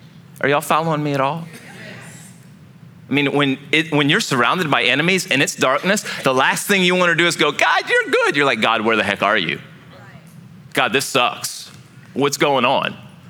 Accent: Louisiana, United States; I grew up, we didn't call them goosebumps because I grew up in Cajun land.

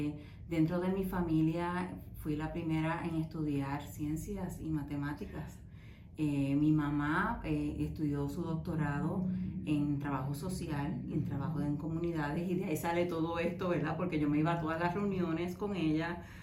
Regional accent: Humacao, Puerto Rico; moved away as an adult; now in United States; yo llego a este país de Puerto Rico, soy boricua. Del lado este de Humacao, por allá, mi barrio Mariana

